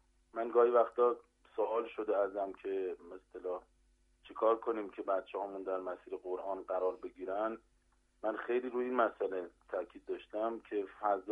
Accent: Qom, Iran; دیگه من خودم قم به دنیا آمدم. تا 22 سالگی قم بودم.

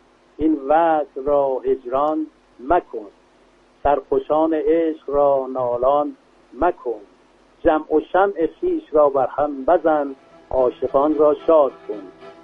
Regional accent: Iran; born there; ما تو ایران به دنیا اومدیم، تو ایران هم باید از دنیا بریم.

